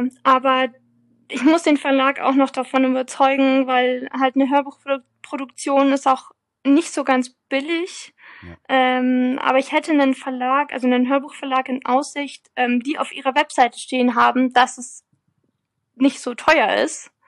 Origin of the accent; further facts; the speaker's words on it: Freising, Bavaria, Germany; das Buch spielt ja in meiner Heimatstadt Freising.